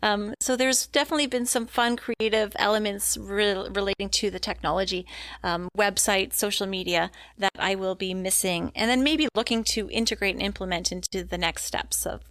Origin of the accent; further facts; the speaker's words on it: Sarnia, Ontario, Canada; I myself am an Ontario native. I grew up here in Ontario, in Sarnia, Ontario. I came from a big big extended family. I have a brother and a twin sister. And I just had a lovely upbringing there, lived near the water, Lake Huron.